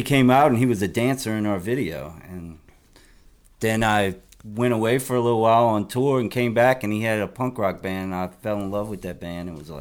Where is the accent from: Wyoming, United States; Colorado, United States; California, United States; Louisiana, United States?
Louisiana, United States; New Orleans; I sure am. Yeah. I'm from New Orleans.